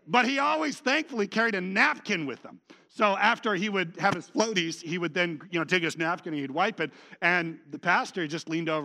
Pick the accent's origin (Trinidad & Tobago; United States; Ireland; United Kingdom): United States; California; I'm from California. I don't know scorpions.